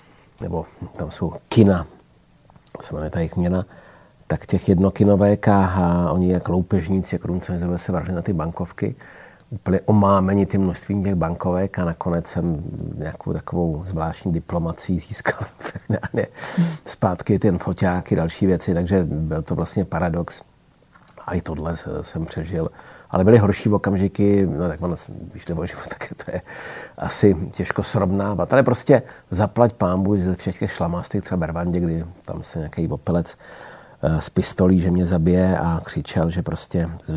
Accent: Brno, South Moravian Region, Czechia; jel jsem vlastně ze Severní Koreje domů do Brna

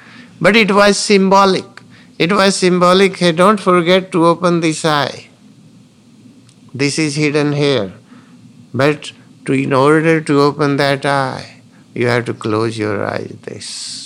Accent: India; English is a second language; now in ?; I go sometimes in India, I still go, and to my hometown.

